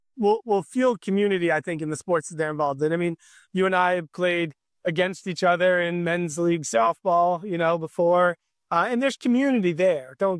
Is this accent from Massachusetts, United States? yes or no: yes; Massachusetts, United States; You know, it's growing up in Massachusetts, like hockey's something that you just have.